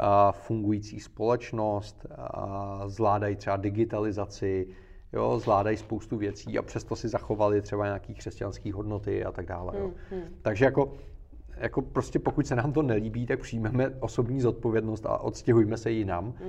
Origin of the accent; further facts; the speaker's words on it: Bohemia, Czechia; Hele, kdykoliv vyjedu mimo Českou republiku, jak jsem hrdej Čech, vysvětluji, že jsem z Čech, pak vysvětluji, kde ty Čechy jsou.